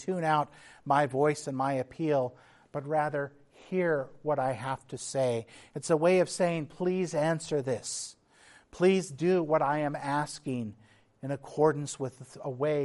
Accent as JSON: {"language": "English", "region": "Texas", "country": "United States", "tie": "born or raised there", "said": "Back where I grew up on the Texas-Mexico border, also close to the Texas Gulf Coast"}